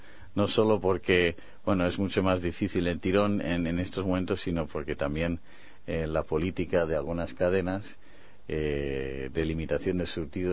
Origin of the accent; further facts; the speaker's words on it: Bilbao, Basque Country, Spain; also born or lived in Taiwan; dentro de mi currículum está el haber nacido en Taiwán, como has dicho, pero soy de Bilbao, ¿eh? Porque los de Bilbao nacemos donde nos da la gana